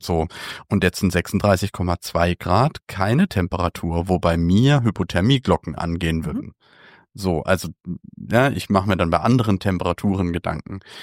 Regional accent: Germany

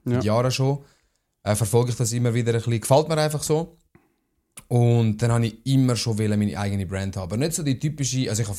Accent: Italy; Ich bin Italiener, ja.

